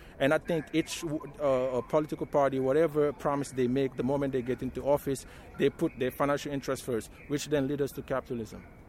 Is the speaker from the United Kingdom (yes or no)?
no; Senegal; I'm from Senegal and my family, my father's family actually, is very powerful, and they are fighting against the government.